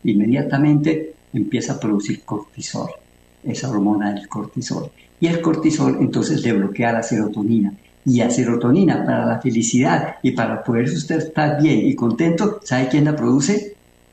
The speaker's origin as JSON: {"language": "Spanish", "town": "Medellín", "region": "Antioquia", "country": "Colombia", "said": "Aquí en mi tierra. Aquí en mi tierra, en Antioquia, sí, aquí en Antioquia, en Medellín, Antioquia"}